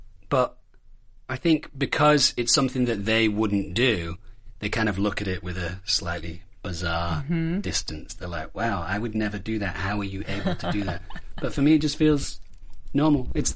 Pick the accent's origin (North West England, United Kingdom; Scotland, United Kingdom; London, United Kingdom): North West England, United Kingdom; Manchester; I'm a huge Manchester United fan. I'm from Manchester.